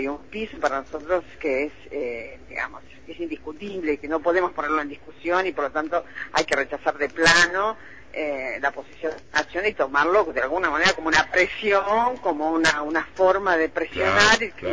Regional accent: Argentina; nosotros como sociedad argentina tenemos, digamos, algo que hemos ganado como sociedad argentina

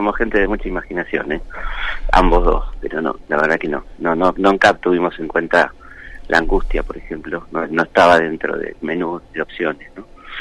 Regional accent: Argentina; es muy doloroso como argentinos que se nos haya impuesto que no hay que celebrar el bicentenario

